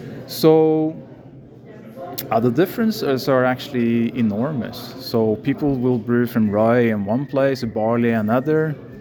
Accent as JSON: {"language": "English", "country": "Norway", "said": "I am from Norway."}